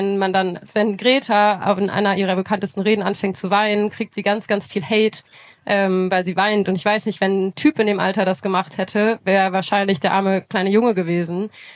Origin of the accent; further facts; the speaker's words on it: North Rhine-Westphalia, Germany; Ich bin in der Nähe von Lützerath quasi groß geworden